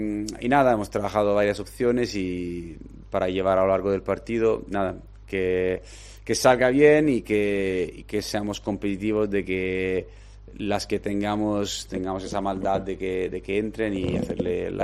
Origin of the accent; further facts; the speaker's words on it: Miranda, Castile and León, Spain; yo vengo de Miranda, que cuando hacía mucho frío